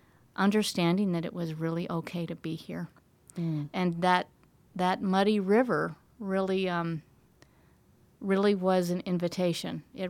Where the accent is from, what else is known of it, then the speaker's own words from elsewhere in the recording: Montana, United States; now in South Dakota, United States; and I grew up in Montana, and it was quite a surprise to be in South Dakota